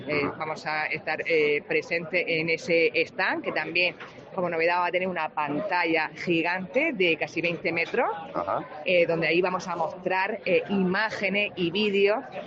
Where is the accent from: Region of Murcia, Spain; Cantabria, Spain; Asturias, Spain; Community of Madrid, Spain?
Region of Murcia, Spain; Sabéis que somos la región de Murcia uniprovincial